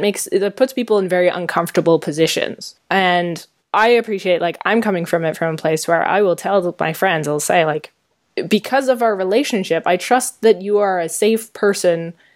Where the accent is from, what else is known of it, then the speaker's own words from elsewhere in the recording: Canada; I'm a Canadian.